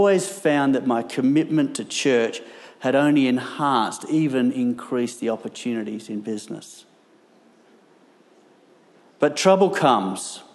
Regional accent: Ceduna, South Australia, Australia; My hometown included the Aboriginal homelands of Caniba, Yalata and Oak Hill. The population of Ceduna was less than 1,000, and that included the surrounding areas.

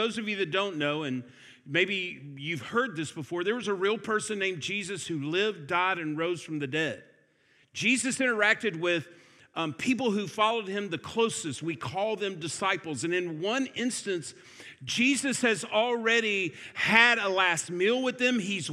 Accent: Atlanta, Georgia, United States; For those of you that don't know, I'm from Atlanta, Georgia, and we have this new thing called Waymo where I live.

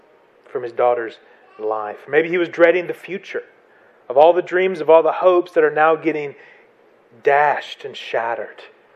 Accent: Tennessee, United States; I'm from East Tennessee, and that's just a fancy way of talking about two narratives

